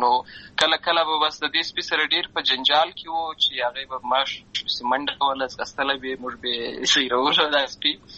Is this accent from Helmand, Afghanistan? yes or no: yes; Lashkargah, Helmand, Afghanistan; also born or lived in Uruzgan; زه په اصل کې د اروزګان ولایت یم، اما زه په هلمند ولایت لشکرګاه کې پیدا شوی یم، امالته لوی شوی یم، امالته مې ښوونځی لوستی دی، امالته مې ټول ژوند مې له هماغه ځای څخه پیل شوی دی، خو په اصل کې زه د اروزګان ولایت څخه.